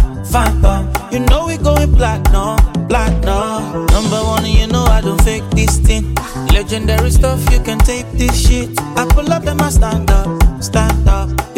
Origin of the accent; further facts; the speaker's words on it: Baghdad, Baghdad Governorate, Iraq; I'm from Baghdad